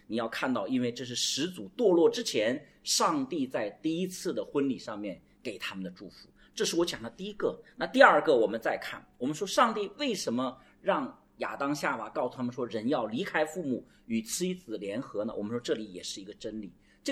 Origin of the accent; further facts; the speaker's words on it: China; 因为我们中国的传统的家庭观念和圣经里面的家庭观婚姻观是有很大区别的